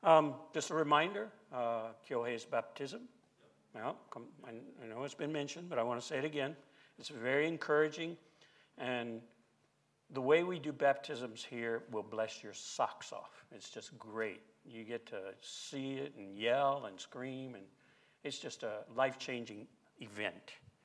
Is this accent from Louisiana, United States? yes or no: yes; Louisiana, United States; I'm from Southwest Louisiana.